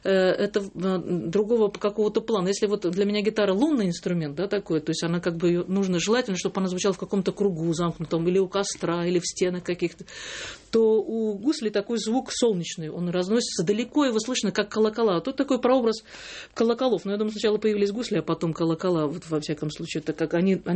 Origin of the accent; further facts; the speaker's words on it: Riga, Latvia; потому что я сама же выросла в Риге, в Латвии